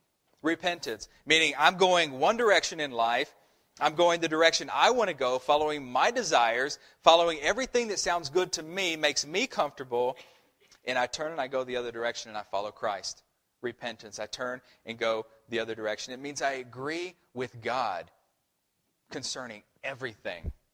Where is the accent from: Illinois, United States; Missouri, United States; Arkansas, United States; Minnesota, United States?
Arkansas, United States; a story that I heard a couple months ago from my hometown, actually. This guy who lives just outside my hometown, he called in a snake specialist to come out to his house. Now, that's no big deal. In Northwest Arkansas, there are a lot of snakes.